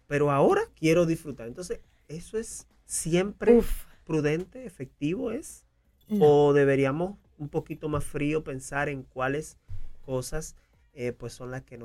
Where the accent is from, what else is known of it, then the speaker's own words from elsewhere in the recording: Dominican Republic; now in United States; ocurre mucho en mi país. Yo soy dominicano. Y en Dominicana se usa mucho